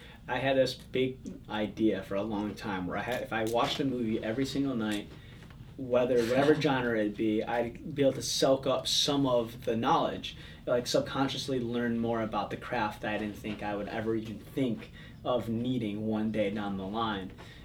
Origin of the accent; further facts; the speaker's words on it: Palatine, Illinois, United States; I grew up in the suburbs of Chicago. It's a little town called, sort of little town called Palatine, Illinois. Northwest suburb.